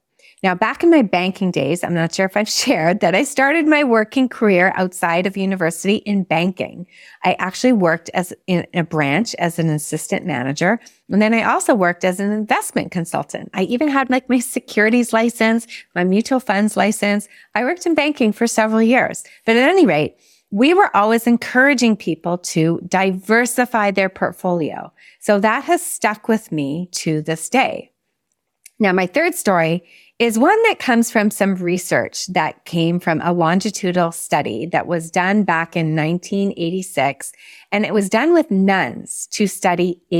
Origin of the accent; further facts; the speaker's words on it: Montreal, Quebec, Canada; moved away as an adult; now in Toronto, Canada; As you know, I'm from Canada. I'm born and raised in Montreal, Quebec, and I moved to Toronto, Ontario in my late 20s.